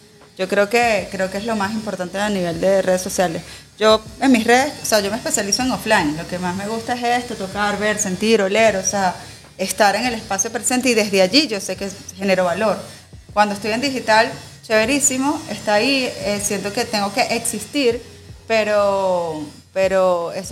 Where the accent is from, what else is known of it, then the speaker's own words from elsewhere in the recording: Guárico, Venezuela; como mamá creciendo en Guárico con una crianza bastante dura